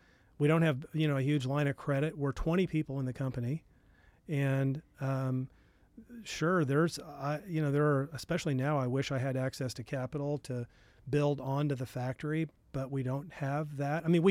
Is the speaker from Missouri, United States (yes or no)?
yes; Springfield, Missouri, United States; And the great game of business in Springfield, Missouri, my hometown, actually